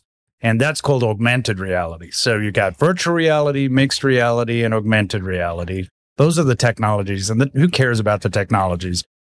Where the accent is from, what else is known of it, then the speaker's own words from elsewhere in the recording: South Africa; my father, we're originally from South Africa.